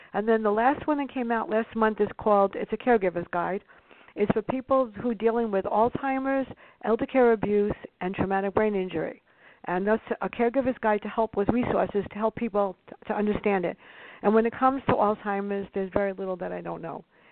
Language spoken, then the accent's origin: English; New York, United States; And this girl was born and bred in the South Bronx, and I grew up there.